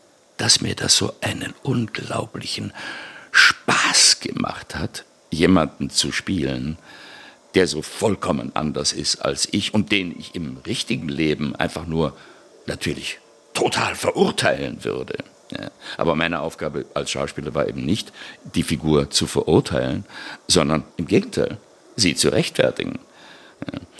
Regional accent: Nürtingen, Baden-Württemberg, Germany; Und ich bin aufgewachsen hier im Sendegebiet des SWR, nämlich in Nürtingen am Neckar. Habe also dort meine gesamte Schullaufbahn hinter mich gebracht. Die letzten 4 Jahre meiner Schulzeit habe ich auf einer Waldorfschule in Reutlingen verbracht.

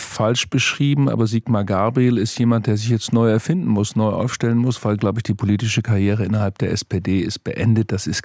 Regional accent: Northern Germany, Germany; war für mich als Norddeutscher eine besondere Erfahrung.

